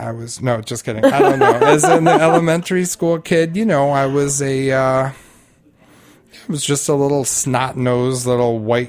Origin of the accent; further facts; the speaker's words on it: New York City, New York, United States; I'm born and raised in New York. Mount Sinai Hospital, Klingenstein Pavilion, 102nd Street and 5th Avenue.